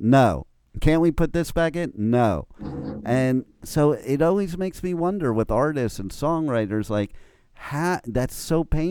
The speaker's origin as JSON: {"language": "English", "region": "New Jersey", "country": "United States", "also_born_or_lived": "New York, United States", "said": "Listen, you know, I'm from New Jersey and New York, where it gets, you know, somewhat cold, but not cold like Canada."}